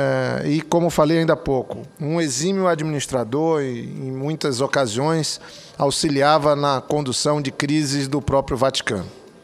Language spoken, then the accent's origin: Portuguese; Acre, Brazil; Sou do Acre, venho da cabeceira dos rios da Amazônia